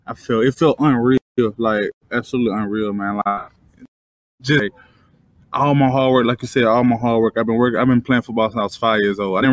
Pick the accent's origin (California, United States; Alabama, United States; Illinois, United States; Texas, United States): Alabama, United States; Tuscaloosa; You know, I'm from Alabama. Obviously Tuscaloosa is not really a huge city